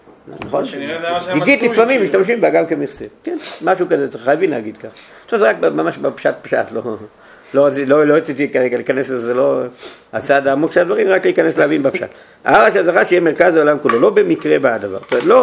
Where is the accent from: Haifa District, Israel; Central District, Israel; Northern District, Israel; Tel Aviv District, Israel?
Tel Aviv District, Israel; Tel Aviv; born there; האם אני, שנולדתי במרכז שפירה, יחליט להיות אני.